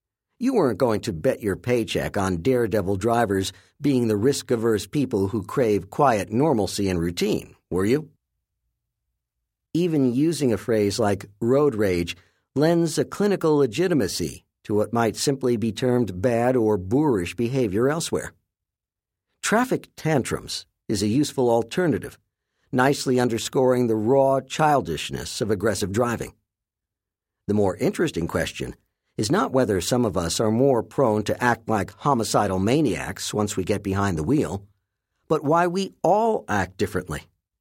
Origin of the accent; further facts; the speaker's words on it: New York, United States; When I walk, which as a New Yorker I often